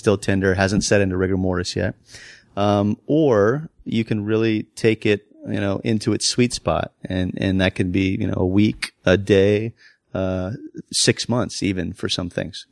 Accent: Florida, United States; Growing up in Florida, you know, you're just surrounded by swamps and alligators and wildlife in general.

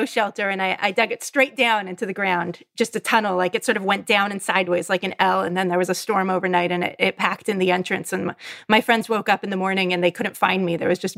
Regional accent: California, United States; also born or lived in Norway / Alaska; So I got into mushing when I was 18 years old, and I was a kid from California. I moved to the Norwegian Arctic and went to a socialist dog sledding boarding school for a year

